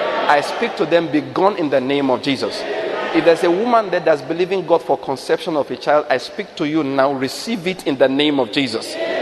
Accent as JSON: {"language": "English", "country": "Nigeria"}